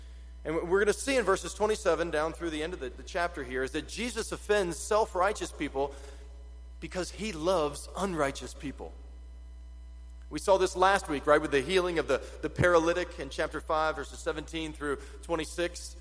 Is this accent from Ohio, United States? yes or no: no; West Virginia, United States; Which sounds like a bad West Virginia band, but I'm from West Virginia, I can say that, it's okay.